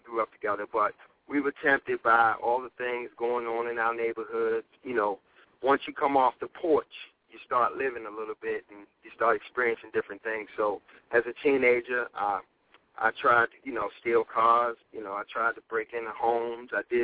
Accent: Baltimore, Maryland, United States; Actually, Baltimore City. I'm born and raised in Baltimore. I grew up in a neighborhood that we call Wilson Park.

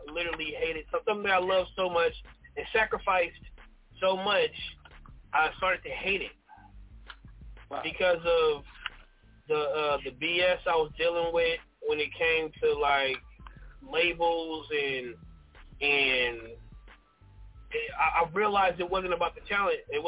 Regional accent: Sacramento, California, United States; Me and Aries came from. We're close to the same area. I grew up in South Sacramento.

